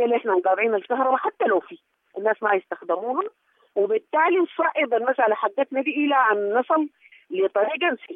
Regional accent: Sudan; نحن السودانيين

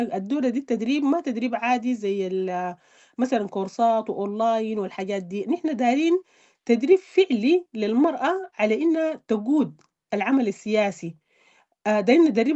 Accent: Sudan; دي نحمد على الله يعني نحن كسودانيين

